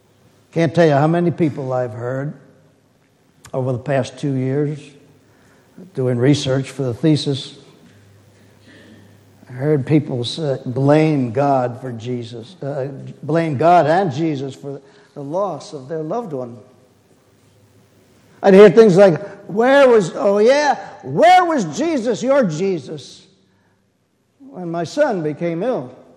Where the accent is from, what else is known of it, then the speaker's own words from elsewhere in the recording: New Jersey, United States; In my hometown, New Jersey.